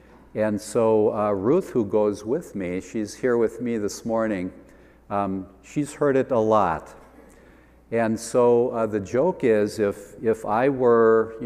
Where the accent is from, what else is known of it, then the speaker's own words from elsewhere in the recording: Sheboygan, Wisconsin, United States; I grew up in Sheboygan, Wisconsin, about a block from the bluffs overlooking Lake Michigan.